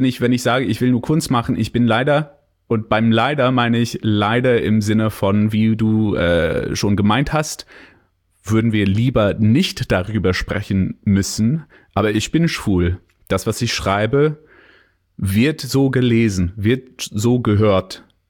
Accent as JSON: {"language": "German", "country": "Canada", "said": "Und zweitens bin ich Kanadier. Also da kann jeder Deutsche sagen, der hat keine Ahnung anyway."}